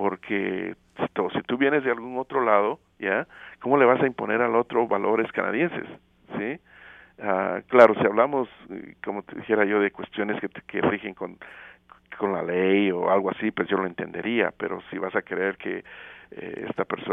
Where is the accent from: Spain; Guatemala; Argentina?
Guatemala; Yo le digo, ah, mira, yo vengo de Guatemala.